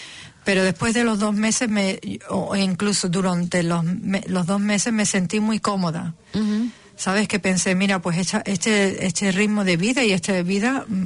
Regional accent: Spain; also born or lived in Germany; yo soy medio alemana, mi madre es alemana y mi padre era español. Y vivimos toda nuestra vida en España, pero también estudié en Alemania.

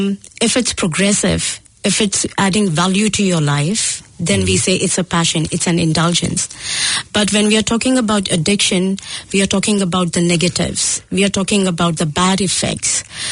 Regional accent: Mumbai, Maharashtra, India; moved away; I'm born and brought up in Mumbai

